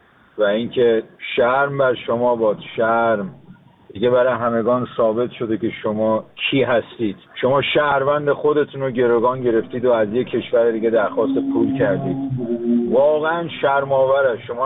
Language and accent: Persian; Iran; من به عنوان یک ایرانی میخواستم نظرمو در رابطه با سخنرانی آقای روحانی بگم.